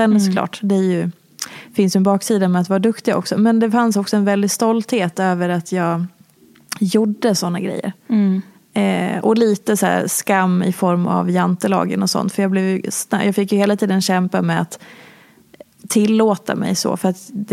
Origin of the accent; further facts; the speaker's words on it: Hedemora, Dalarna County, Sweden; Jag är från Lillstan. Jag är från Lilla Hedemora.